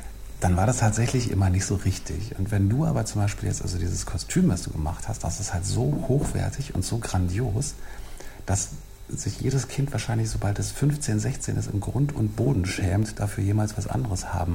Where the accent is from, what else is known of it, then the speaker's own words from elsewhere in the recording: Berlin, Germany; born there; ich bin gebürtiger Berliner